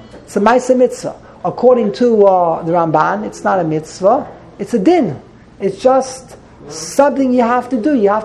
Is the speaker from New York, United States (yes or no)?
yes; Flatbush, New York, United States; that's how I remember it being done in my early days growing up in Flatbush.